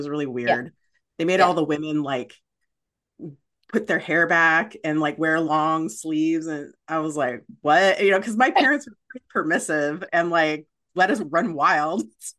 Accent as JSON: {"language": "English", "town": "Phoenix", "region": "Arizona", "country": "United States", "tie": "born or raised there", "said": "Well, let me so the time period I'm talking about is like Phoenix, Arizona. From when, let's see, ages like 5 to 12 or something like that."}